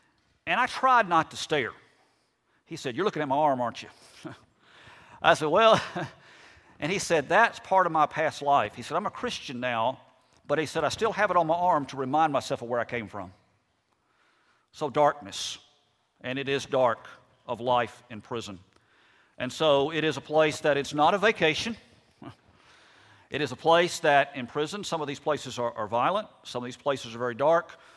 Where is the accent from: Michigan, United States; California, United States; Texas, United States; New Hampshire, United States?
Texas, United States; Fort Worth; I grew up in Fort Worth, Texas.